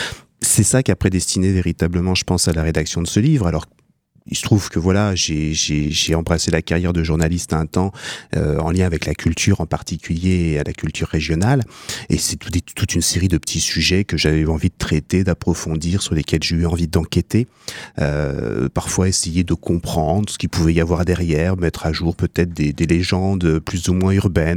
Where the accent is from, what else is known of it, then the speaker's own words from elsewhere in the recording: Grand Est, France; moi je suis natif des Vosges, mes racines sont essentiellement dans le Saintois.